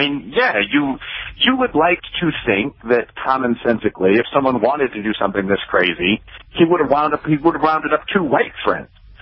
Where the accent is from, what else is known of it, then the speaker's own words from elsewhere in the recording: Chicago, Illinois, United States; We're both from Chicago.